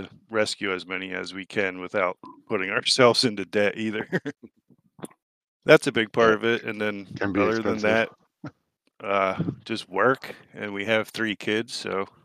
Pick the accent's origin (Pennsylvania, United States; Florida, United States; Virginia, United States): Pennsylvania, United States; Kittnersville; I'm from Pennsylvania. It's a small town called Kittnersville. It's 2 hours north of Philadelphia.